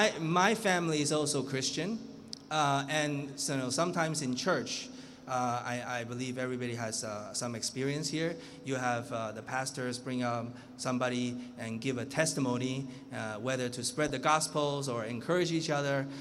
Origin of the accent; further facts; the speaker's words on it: Vancouver, British Columbia, Canada; I grew up in Vancouver, Canada, and I went to University of Toronto. After graduation, I lived in several cities across Asia.